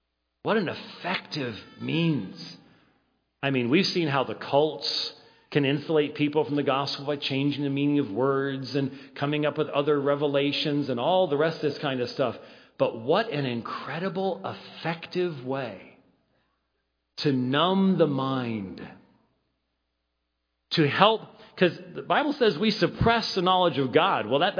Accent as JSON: {"language": "English", "town": "Phoenix", "region": "Arizona", "country": "United States", "said": "I'm from Phoenix, and so it was in my rocks."}